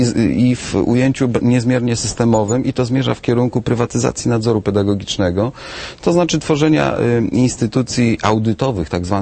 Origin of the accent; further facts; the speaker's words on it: Opole Voivodeship, Poland; Pochodzę z województwa opolskiego